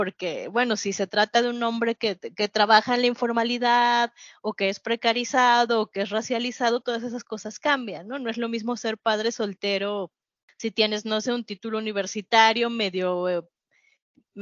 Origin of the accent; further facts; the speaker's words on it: Mexico; Culturalmente, como mexicanos, tenemos esta idea de la mamá